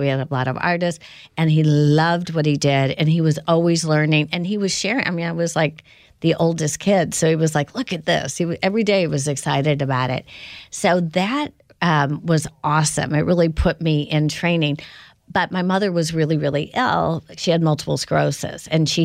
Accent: Indiana, United States; And then growing up in Indiana, it's not unusual for, well, we had dirt bikes and my dad loved tennis

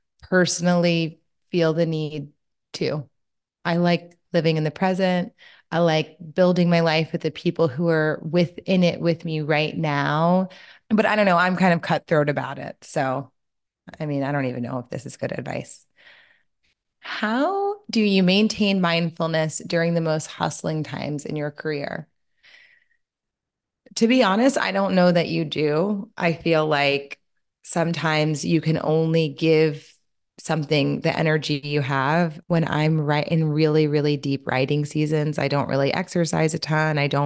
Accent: Louisiana, United States; I'm from Louisiana. So my mom does a lobster boil and we cover the table in paper

